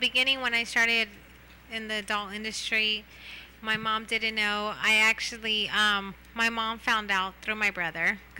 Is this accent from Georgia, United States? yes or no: no; Corona, California, United States; Yeah, I grew up... I grew up in Corona, California.